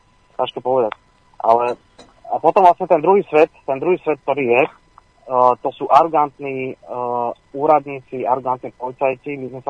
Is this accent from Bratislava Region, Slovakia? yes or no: yes; Bratislava, Bratislava Region, Slovakia; Ja som veľmi prekvapený ako Bratislavčan